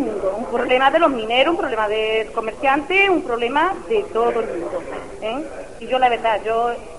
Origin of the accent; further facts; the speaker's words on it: Nerva, Andalusia, Spain; now in Seville, Spain; soy del pueblo de Nerva. Vivo en Sevilla.